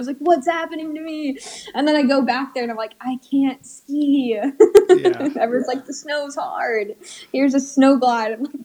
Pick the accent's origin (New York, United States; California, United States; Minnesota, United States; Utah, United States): Utah, United States; Park City; also born or lived in Seattle; I'm from Utah. I was born in Seattle, but moved to Park City when I was one. So I just didn't know anything else.